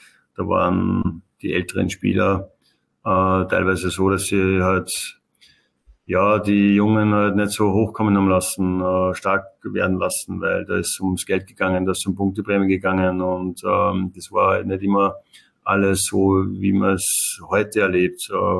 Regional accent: Upper Austria, Austria

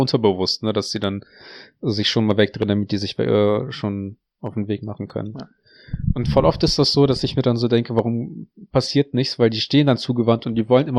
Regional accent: Russia; German is a second language; now in Germany; ich bin in Russland auf dem Dorf aufgewachsen und hab in einem Rohbau gelebt ein bisschen.

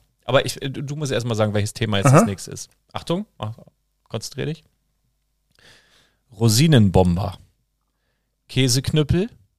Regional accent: Handorf, Germany; ich bin ja in Handorf aufgewachsen von 5 bis 16, 17 so

